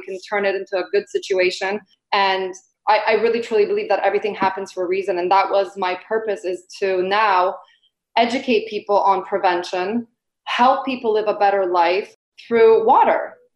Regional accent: Poland; English is a second language; now in Canada; I'm an immigrant. I came from Poland.

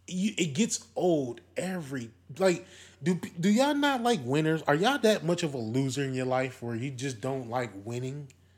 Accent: Milwaukee, Wisconsin, United States; I'm from Milwaukee.

